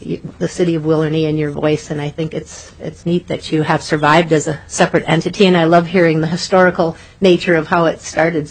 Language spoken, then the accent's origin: English; White Bear Lake, Minnesota, United States; I actually grew up in that area. I grew up in White Bear Lake, spent most of my childhood there, and some of those surrounding areas.